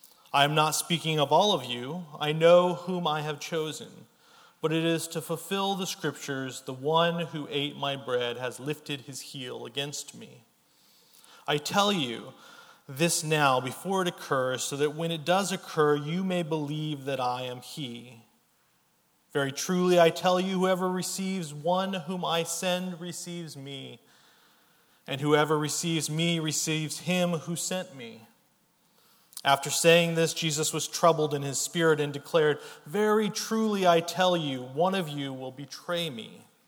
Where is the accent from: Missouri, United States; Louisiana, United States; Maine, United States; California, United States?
California, United States; now in Brisbane, Australia; You probably notice I don't have an Australian accent. Central California is where I was born and raised. But I have been living in Australia for the last 5 years